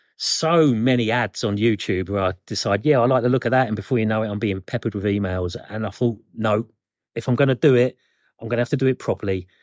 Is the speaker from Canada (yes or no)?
no; Scotland, United Kingdom; I love Scotland. … I'm Scottish.